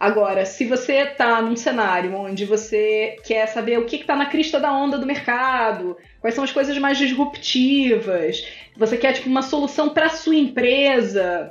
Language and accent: Portuguese; Rio de Janeiro, Brazil; enquanto cariocas, eu e o CFC